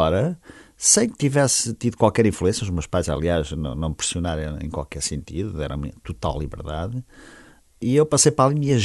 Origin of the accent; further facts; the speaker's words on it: Ilha, Aveiro, Portugal; Sou já um septuagenário, sou natural de Ilha, distrito de Aveiro